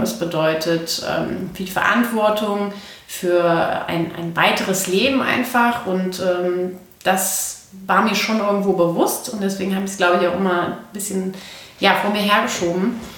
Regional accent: Koblenz, Rhineland-Palatinate, Germany; gebürtig aus Koblenz, ein Schengelchen, sehr glücklich und stolz darauf.

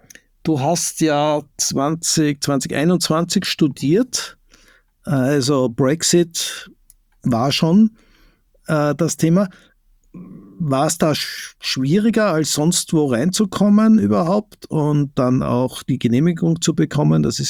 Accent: Austria; frage als Österreicherin und Muttersprache Deutsch

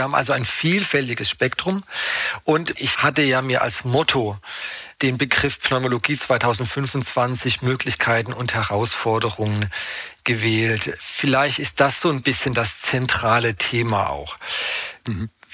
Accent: Mannheim, Baden-Württemberg, Germany; born there; now in Radebeul, Germany; Ich bin ja gebürtiger Mannheimer, wohne jetzt seit 20 Jahren in Dresden oder bei Dresden in Radebeul.

